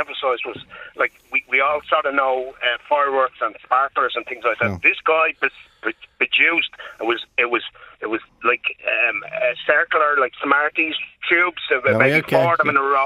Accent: Dublin, Leinster, Ireland; I'm from Dublin

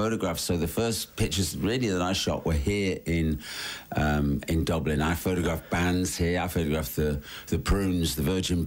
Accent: Leicester, East Midlands, United Kingdom; born there; I was born in Leicester.

